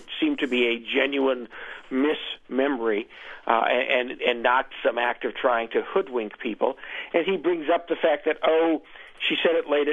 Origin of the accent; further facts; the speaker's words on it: Chicago, Illinois, United States; where I'm also a Chicagoan, by the way